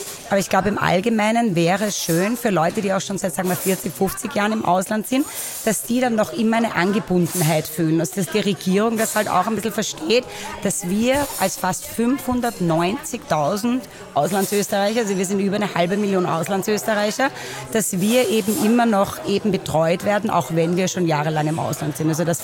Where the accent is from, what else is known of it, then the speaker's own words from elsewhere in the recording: Vienna, Austria; ich bin ja Wienerin, bin gebürtige Österreicherin.